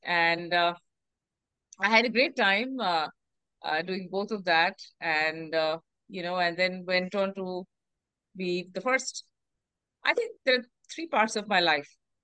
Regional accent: Kolkata, West Bengal, India; born there; I was born in Kolkata

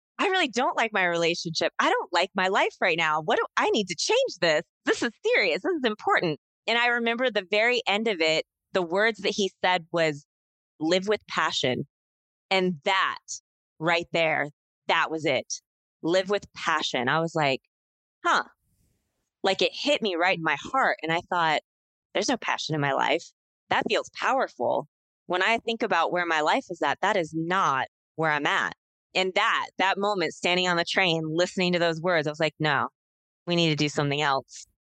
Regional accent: Midwest, United States; So I grew up in the Midwest in the States. I grew up in a very rural area, and my life was a bit toxic.

